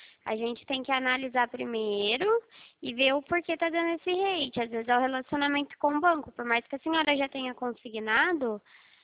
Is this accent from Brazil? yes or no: yes; São Paulo, Brazil; sou do estado de São Paulo.